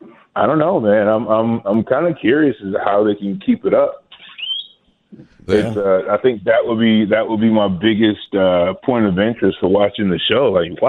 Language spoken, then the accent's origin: English; Atlanta, Georgia, United States; And I'm from Atlanta. And I drove in myself.